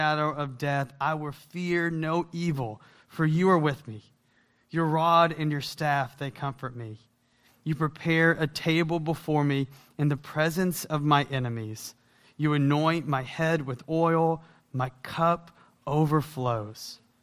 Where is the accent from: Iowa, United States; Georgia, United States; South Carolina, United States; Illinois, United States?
Georgia, United States; accent: Southern; I was raised in the South, and my accent is not a Wisconsin accent. It actually is from the South. And so I was born and raised in Georgia.